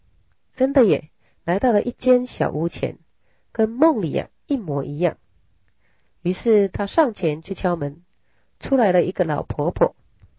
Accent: Taiwan; born there; 还有我们会出生在台湾啊，同一个国家里，一定也有某些共同的业力。

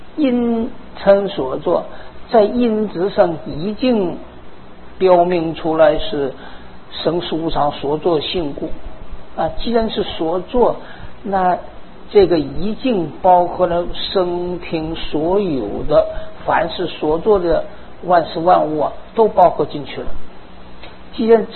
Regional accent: China; 我小的时候在大陆上

